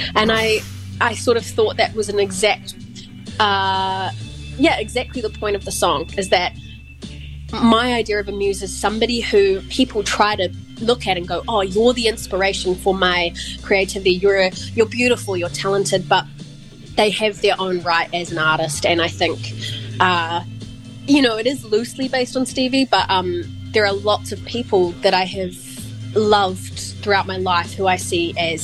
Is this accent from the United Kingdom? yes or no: no; Otago, New Zealand; And I'm from Central Otago, so our mountains are pretty big.